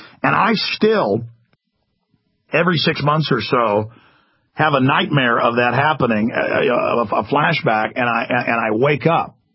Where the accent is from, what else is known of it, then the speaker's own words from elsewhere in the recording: Dallas, Texas, United States; but I grew up in Dallas.